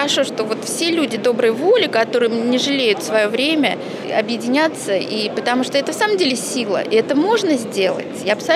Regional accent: Tambov, Tambov Oblast, Russia; Мы приехали из Тамбова.

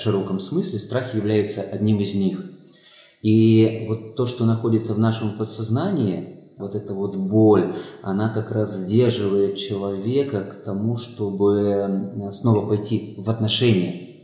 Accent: Siberia, Russia; Я еще застал в сибирской деревне, я из Сибири

